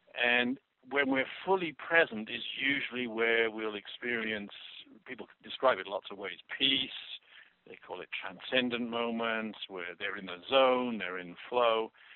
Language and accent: English; United Kingdom; I mean, as a Brit, you know, you never make bold claims like that.